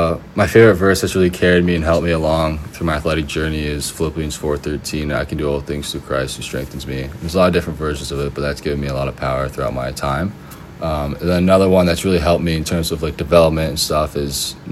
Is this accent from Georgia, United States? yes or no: yes; Canton, Georgia, United States; I'm from Canton, Georgia.